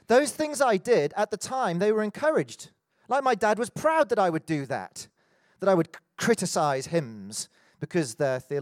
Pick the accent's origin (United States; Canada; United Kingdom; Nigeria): United Kingdom; North East England; born there; And my story began 46 years ago in the northeast of England. Yes, I am British.